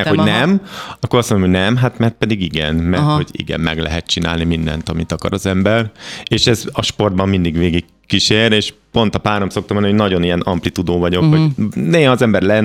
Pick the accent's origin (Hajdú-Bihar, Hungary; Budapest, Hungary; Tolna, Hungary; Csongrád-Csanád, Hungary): Budapest, Hungary; én nem ilyen közegben nőttem föl, hanem Kőbányán, ahol mentünk az utcán, és gengszterkedtünk idézőjelben, ugye, hát ahogy a gyerekek